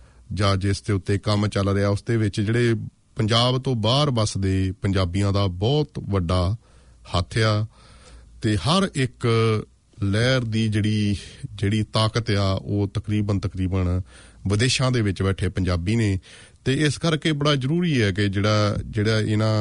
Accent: Tohana, Haryana, India; ਮੈਂ ਖੁਦ ਜੰਪਲ ਹਰਿਆਣੇ ਦੇ ਇਲਾਕੇ ਤੋਂ ਹਾਂ ਅਤੇ ਮੇਰੇ ਦੇਖਦੇ ਦੇਖਦੇ ਸਭ ਕੁਝ ਵਾਪਰਿਆ ਕਿ ਜਦੋਂ ਅਸੀਂ ਛੋਟੇ ਛੋਟੇ ਹੁੰਦੇ ਸੀ ਉਦੋਂ ਆਮ ਤੌਰ ਦੇ ਉੱਤੇ ਸਾਡੇ ਸ਼ਹਿਰ ਟੋਹਾਣੇ ਦੇ ਵਿੱਚ ਜਿਹੜੇ ਬੋਰਡ ਵੀ ਪੰਜਾਬੀ ਦੇ ਵਿੱਚ ਲੱਗੇ ਹੁੰਦੇ ਸੀ

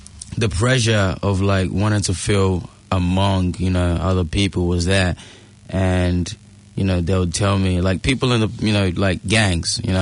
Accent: Nigeria; moved away; Born and bred in Nigeria, came here 2006.

